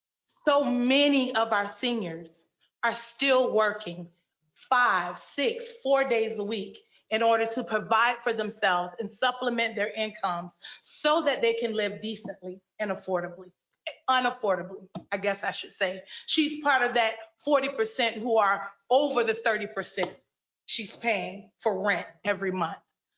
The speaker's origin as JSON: {"language": "English", "town": "Miami", "region": "Florida", "country": "United States", "tie": "born or raised there", "said": "I am a product of the 5th District. I grew up in Tatumville, Liberty City, Sylvan Terrace, 49th and Barnard High School."}